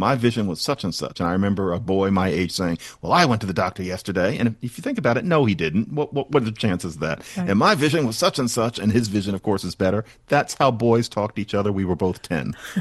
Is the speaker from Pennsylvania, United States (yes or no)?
yes; Philadelphia, Pennsylvania, United States; I didn't hear many languages growing up in Mount Airy. I didn't hear Spanish or anything